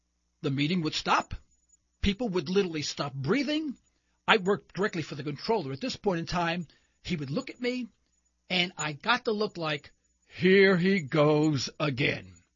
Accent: New York City, New York, United States; Actually, you probably have detected from my accent, I am probably not from Oklahoma. Yes, I'm from New York City. In fact, I'm a Harlem boy from New York City.

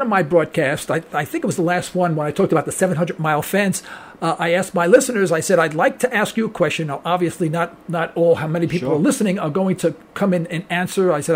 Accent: New York, United States; born there; Well, I was born in New York, and when I sang doo-wop back in the 50s

